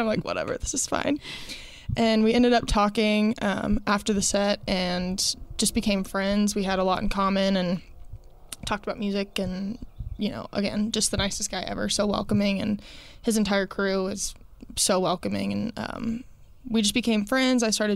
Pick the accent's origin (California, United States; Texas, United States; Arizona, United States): Texas, United States; Rockwall; But I also was living in my hometown. Like, I hadn't left ever. So I was just kind